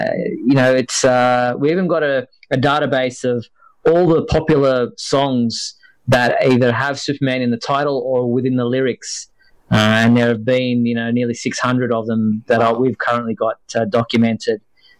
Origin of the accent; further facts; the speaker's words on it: Australia; I guess the novelty of being an Australian in the U.S. probably helps.